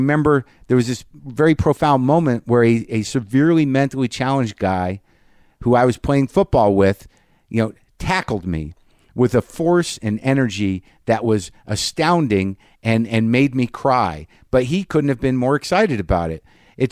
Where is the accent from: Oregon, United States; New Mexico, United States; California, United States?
New Mexico, United States; Albuquerque; also born or lived in New Jersey / Alaska; Now, as some of you know, I grew up here. Born in New Jersey, moved to Alaska, Albuquerque, 71, 72. Started here in third grade.